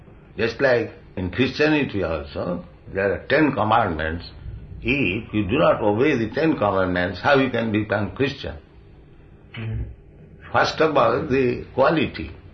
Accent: India; Just like you are European, you have got a different dress, I am an Indian, I have got a different dress.

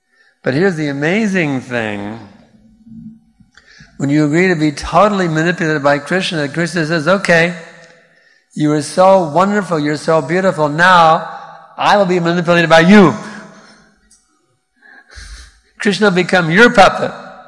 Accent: Missouri, United States; born there; Actually, there's a state called Missouri in the U.S. I was born in Missouri, so I was born in misery, you see.

